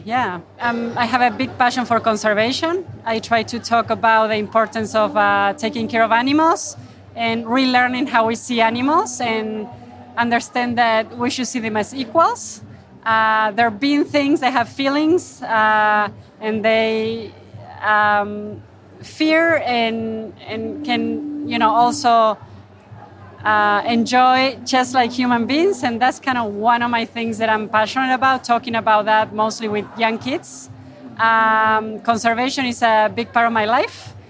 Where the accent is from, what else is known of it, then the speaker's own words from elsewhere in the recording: Argentina; moved away as an adult; I'm Argentinian originally. I'm from Argentina, born and raised, and I've been working in Africa these past 6 years.